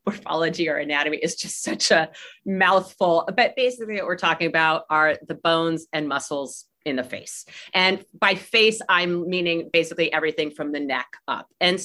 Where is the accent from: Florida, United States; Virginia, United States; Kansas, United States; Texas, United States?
Texas, United States; Dripping Springs; So I'm Texan originally. I grew up in Dripping Springs, so about 2 hours south of here.